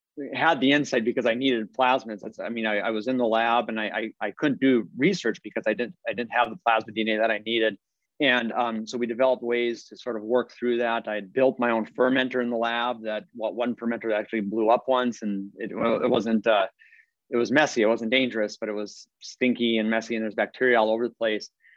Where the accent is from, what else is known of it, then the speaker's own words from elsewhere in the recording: North Dakota, United States; I'm from North Dakota originally